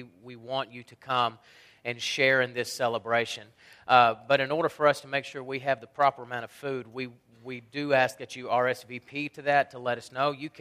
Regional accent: Huntsville, Alabama, United States; Most of you are aware that I hail from Huntsville, Alabama, which is the span of the storms that went through there.

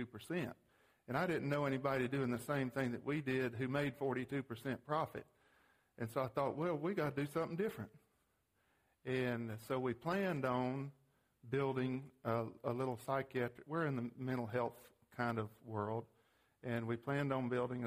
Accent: Tennessee, United States; I grew up in Tennessee, and we weren't poor, but we didn't have any money.

